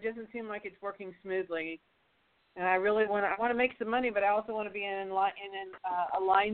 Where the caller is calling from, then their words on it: Texas, United States; I'm from Texas.